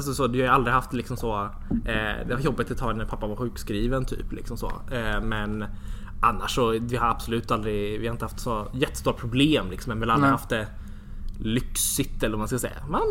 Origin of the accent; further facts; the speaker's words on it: Södertälje, Stockholm County, Sweden; Stockholm så ligger Södertälje 30 minuter från Stockholm ungefär. Så, en egen kommun och egen stad. Så växte jag upp.